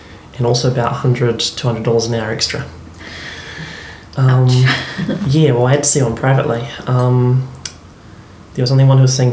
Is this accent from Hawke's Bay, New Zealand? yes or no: no; Christchurch, Canterbury, New Zealand; I grew up here in Christchurch.